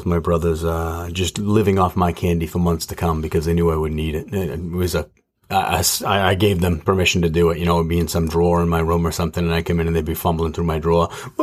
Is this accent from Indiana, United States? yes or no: no; Massachusetts, United States; now in New Hampshire, United States; but we live in New Hampshire now, so it's different everywhere, I guess, but, like, we grew up in Mass, and Halloween was on Halloween.